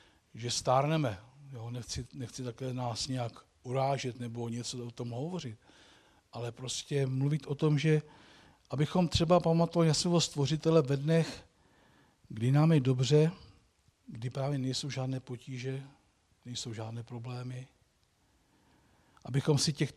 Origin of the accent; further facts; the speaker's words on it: Kaňk, Central Bohemian Region, Czechia; tam, kde jsme se narodili, my pocházíme z Marci ze stejné vesnice u Kutné hory, na Kaňku, znáte Kaňk?